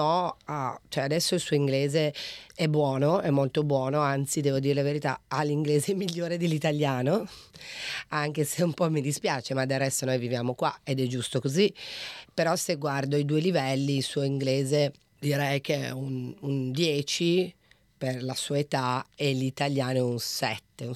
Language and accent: Italian; Piedmont, Italy; moved away as an adult; now in Australia; Io piemontese, lui bolognese doc.